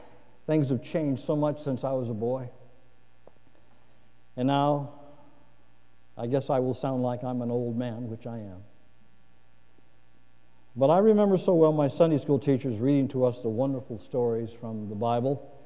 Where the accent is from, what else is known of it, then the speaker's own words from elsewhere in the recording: Council Bluffs, Iowa, United States; I got an invitation to submit my name to become an interim pastor and build a new church in my hometown of Council Bluffs.